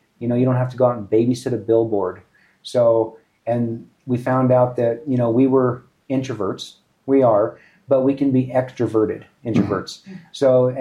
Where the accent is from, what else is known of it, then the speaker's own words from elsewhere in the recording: Pine Bluffs, Wyoming, United States; now in Fort Collins, United States; So I'm from Pine Bluffs, Wyoming, fourth generation farm.